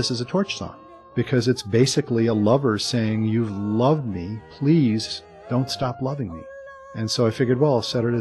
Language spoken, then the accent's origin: English; United States; As an American Jew, we so partake in our surroundings, and it's quite traditional to do that.